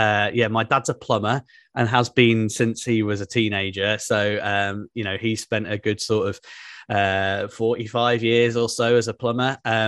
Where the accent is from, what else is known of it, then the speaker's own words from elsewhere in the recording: Birmingham, West Midlands, United Kingdom; also born or lived in Aberystwyth; I haven't always lived near the sea. In fact, I grew up in Birmingham, probably as far from the sea as you could get in the UK.